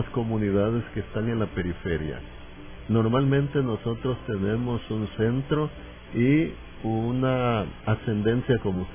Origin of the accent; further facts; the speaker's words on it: San Salvador, El Salvador; aquí en San Salvador vivimos todos, sin excepción, somos hijos de San Salvador, somos ciudadanos de esta capital